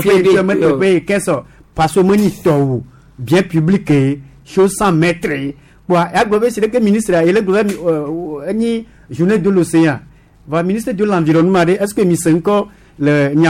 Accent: Togo; il faut être clair avec vous je suis togolais

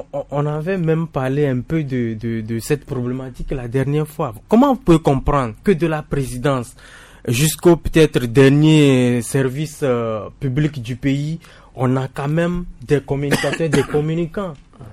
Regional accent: Togo; j'ai l'impression quand même que chez nous au Togo

